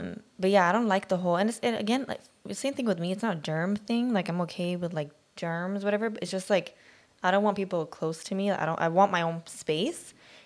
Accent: Sweden; I grew up in Sweden.

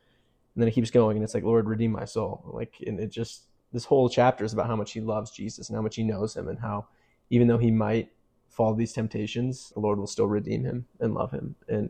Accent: Indiana, United States; moved away as an adult; now in Utah, United States; I'm a friend of Liberty's. Go to school together. We've worked at the Institute together. I grew up in Indiana. I lived there for 18 years, did 2 years of college there

